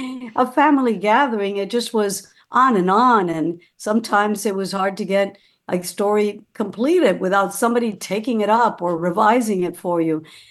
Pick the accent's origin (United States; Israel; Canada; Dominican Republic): Dominican Republic; I grew up in the Dominican Republic, where there wasn't really literary ambience in a dictatorship. I wasn't from a reading family.